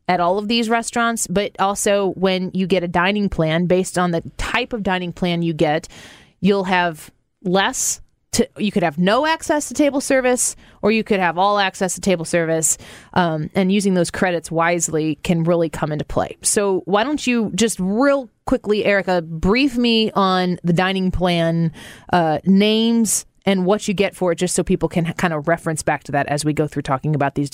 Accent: St. Louis, Missouri, United States; And I'm from St. Louis, and we're doing this podcast out of St. Louis.

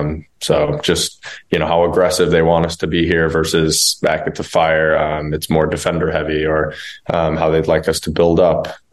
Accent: Naperville, Illinois, United States; also born or lived in Downers Grove; But born and raised in Naperville, went to Naperville North High School for a couple years before I had to switch to permanent online school.

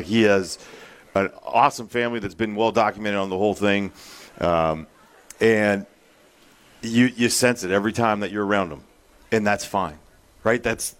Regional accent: California, United States; I'm from the Bay Area, and I'm playing here, like, in San Francisco.

